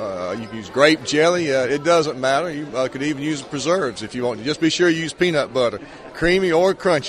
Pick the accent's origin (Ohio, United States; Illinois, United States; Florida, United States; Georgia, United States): Georgia, United States; Quitman; I'm from Quitman, Georgia, and my family owns and operates a peanut buying point and peanut shelling operation, have since 1961.